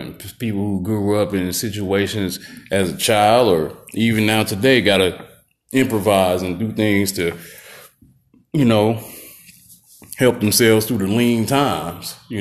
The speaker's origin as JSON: {"language": "English", "town": "Milwaukee", "region": "Wisconsin", "country": "United States", "said": "Look, man, I'm from Milwaukee, Wisconsin, you dig? I done been in many motherfucking snowstorms"}